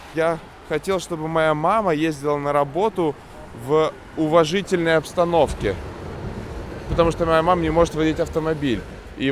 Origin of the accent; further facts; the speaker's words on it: Chelyabinsk, Chelyabinsk Oblast, Russia; в Челябинске, откуда я родом. Вот, и то есть я из города, где все еще, если я пошел с друзьями в ресторан, моя мама спрашивает меня, по какому поводу.